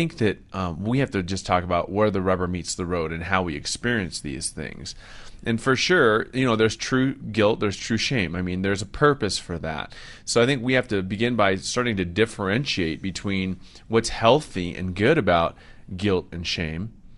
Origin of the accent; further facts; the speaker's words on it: Seattle, Washington, United States; now in Colorado, United States; now that I live near Pike's Peak. I grew up near Pike Place in Seattle